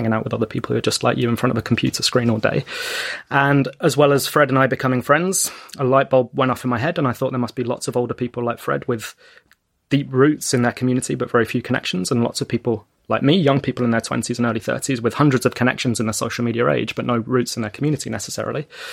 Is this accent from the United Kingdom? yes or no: yes; Camden Town, London, United Kingdom; the shop that was my favourite place growing up in Camden Town as a kid